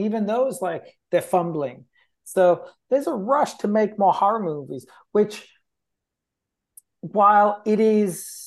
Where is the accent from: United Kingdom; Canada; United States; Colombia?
United Kingdom; England; especially being English, like Wicker Man has meant so much to me throughout my entire life.